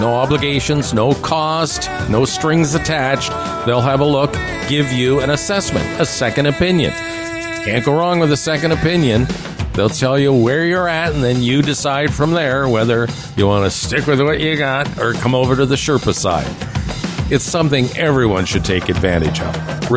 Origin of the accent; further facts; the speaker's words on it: Canada; Yep, as a Canadian, you got to be proud of that, no doubt about it.